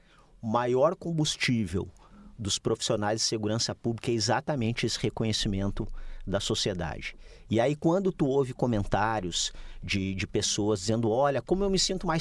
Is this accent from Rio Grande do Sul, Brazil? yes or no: yes; Rio Grande do Sul, Brazil; Sou gaúcho, delegado da PF, mas fiquei durante a minha carreira 12 anos fora do Estado.